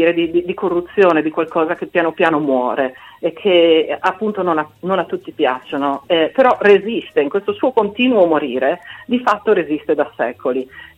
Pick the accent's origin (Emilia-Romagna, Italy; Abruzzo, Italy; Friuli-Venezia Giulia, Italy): Friuli-Venezia Giulia, Italy; Pordenone; io sono di Pordenone, quindi sono diciamo tra il Friuli e il Veneto